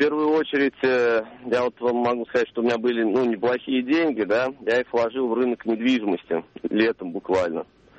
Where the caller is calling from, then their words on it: Samara, Samara Oblast, Russia; Я звоню вам из Самары. Вот почему-то редко из Самары звонят.